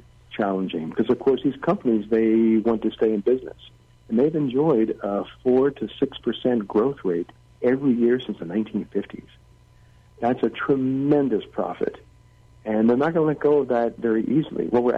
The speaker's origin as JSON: {"language": "English", "region": "Louisiana", "country": "United States", "tie": "born or raised there", "said": "I grew up in Louisiana, where I remember there was an incinerator near my house."}